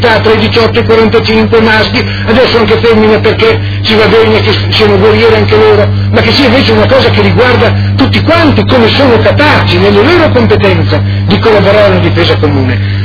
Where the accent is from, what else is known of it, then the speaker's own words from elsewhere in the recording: Ferrara, Emilia-Romagna, Italy; io vengo da Ferrara, un terzo della nostra provincia è rimasto senza luce, senza acqua, senza gas